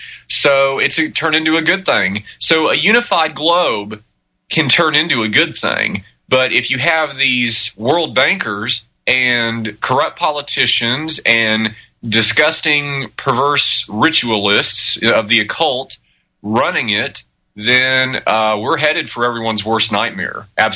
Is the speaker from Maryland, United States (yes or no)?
no; Texas, United States; I grew up in Texas. When you grow up in Texas, you know, you're a Texan. You're a Lone Star State, you know, and on and on.